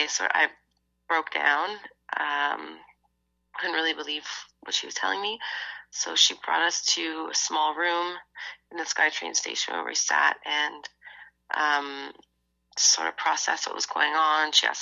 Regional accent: Ontario, Canada; I'm from Ontario, and we didn't have fireworks like this in Halloween

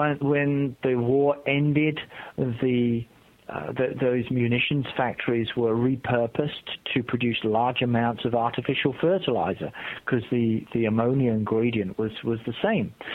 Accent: United Kingdom; they would leave my hometown in the UK and they would end up somewhere in Siberia.

